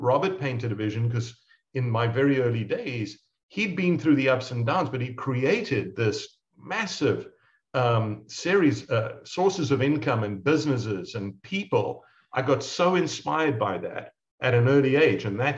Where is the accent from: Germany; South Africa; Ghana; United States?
South Africa